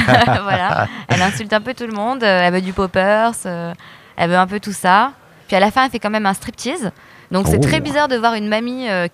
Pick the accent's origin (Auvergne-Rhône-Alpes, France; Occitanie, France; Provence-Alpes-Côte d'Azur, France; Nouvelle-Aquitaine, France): Provence-Alpes-Côte d'Azur, France; Nice; now in Paris, France